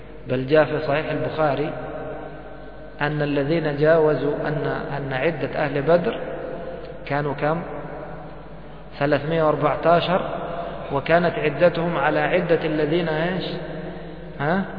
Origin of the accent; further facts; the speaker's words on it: Egypt; مثل احنا نسمعه عندنا في مصر